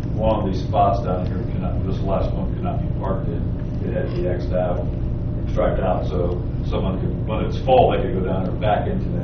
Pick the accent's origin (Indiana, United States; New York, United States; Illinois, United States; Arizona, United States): Indiana, United States; Fort Wayne; I'm not an expert. I'm from Fort Wayne, so I'm not here.